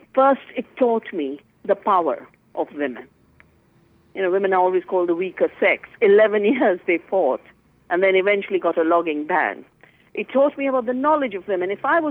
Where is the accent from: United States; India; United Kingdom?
India; the Himalaya; born there; Well, you know, I was born in the Himalaya, I was born in the forests of the Himalaya.